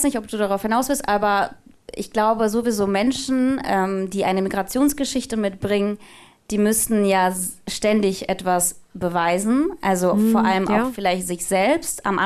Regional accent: Russia; moved away; ich kenne das jetzt aus der russischen Schule so, ich bin ja früher in Russland tatsächlich zur Schule gegangen.

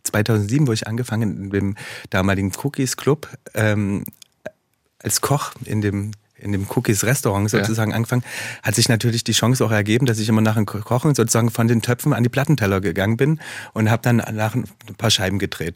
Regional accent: East Germany, Germany; Weil ich komme aus dem Osten und meine Eltern sind mit mir nie zum Imbiss gegangen, weil wir hatten eigentlich zu wenig Geld

